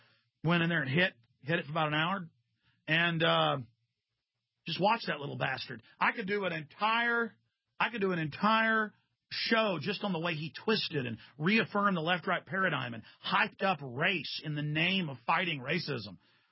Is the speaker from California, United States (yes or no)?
no; Dallas, Texas, United States; I've seen it, you know, for myself, even growing up in Dallas.